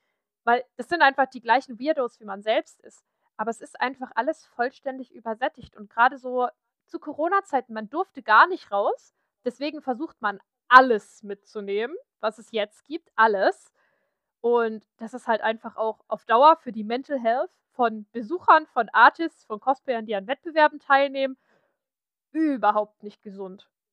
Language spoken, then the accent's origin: German; Saxony, Germany; komme ja aus liebevoll von den meisten meiner westdeutschen Freunde Dunkeldeutschland genannt. Ich komme aus Sachsen.